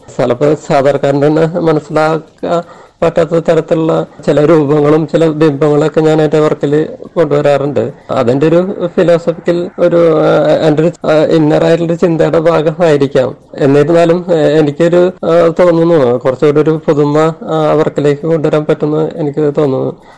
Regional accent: Velur, Kerala, India; ഞാൻ കേരളത്തിലെ തൃശ്ശൂർ ജില്ലയിലെ വേലൂർ സ്ഥലത്താണ് ഞാൻ ജനിച്ചത്. ഞാൻ പഠിച്ചത് വേലൂർ ഹൈസ്കൂളിലാണ്.

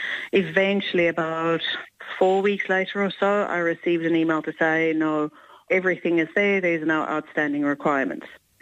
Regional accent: South Africa; We're from South Africa.

